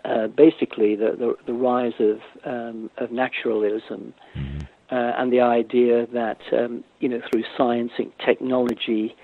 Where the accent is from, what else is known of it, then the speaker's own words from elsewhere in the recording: England, United Kingdom; I'm speaking as an Englishman